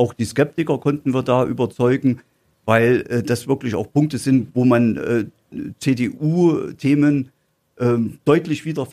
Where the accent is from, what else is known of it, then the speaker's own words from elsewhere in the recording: Germany; Aber ich bin groß geworden in der DDR